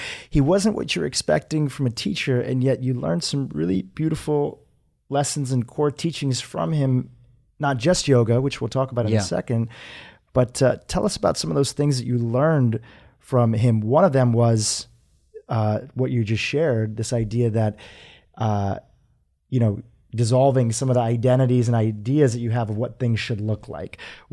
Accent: United States; also born or lived in Kenya; I would, you know, normal, brought up primarily in America, would complain a lot

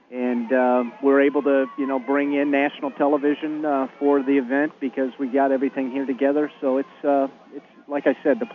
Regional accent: Abilene, Kansas, United States; I grew up in Abilene, Kansas, went to Washburn undergraduate, graduated in 1987.

